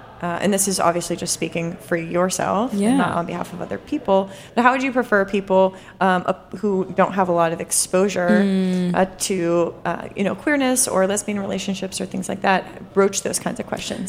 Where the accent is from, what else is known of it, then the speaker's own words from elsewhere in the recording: Vermont, United States; I grew up in a predominantly white state. I grew up in Vermont. And you could count the number of people of color in my high school on your hands.